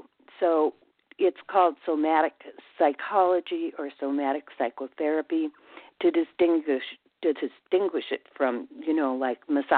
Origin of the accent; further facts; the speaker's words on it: Minneapolis, Minnesota, United States; moved away as an adult; I came from Minneapolis, Minnesota to go to college at UCLA